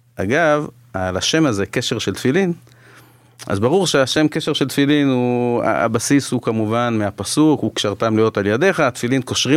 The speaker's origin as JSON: {"language": "Hebrew", "town": "Haifa", "region": "Haifa District", "country": "Israel", "tie": "born or raised there", "said": "טוב, אז זה ככה בקצרה, אני גדלתי בחיפה"}